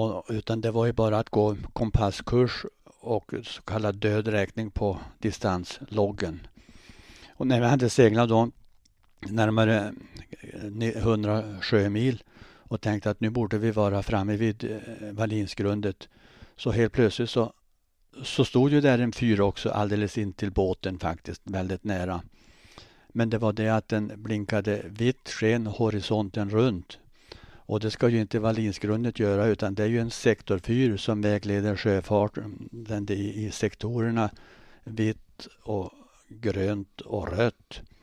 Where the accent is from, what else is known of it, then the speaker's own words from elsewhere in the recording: Rönholm, Västerbotten County, Sweden; also born or lived in Piteå; Det började ju redan i min hemby Rönholm som ligger då i Nordmalings skärgård, tvillingby till Ava brukar jag säga.